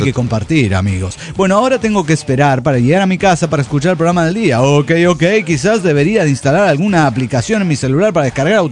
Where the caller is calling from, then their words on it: Querétaro, Mexico; de Querétaro, México.